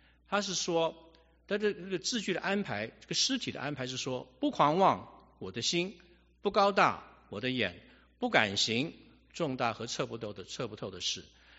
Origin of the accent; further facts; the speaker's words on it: Guangdong, China; 我们广东人说什么白鸽眼，对吧？